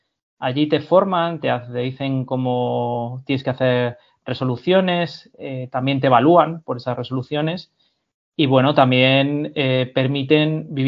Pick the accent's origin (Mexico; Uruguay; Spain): Spain; Salamanca, Castile and León; also born or lived in Madrid; yo, por ejemplo, que soy de Salamanca y que vivía en Madrid, me tuve que ir a Galicia, son muchos kilómetros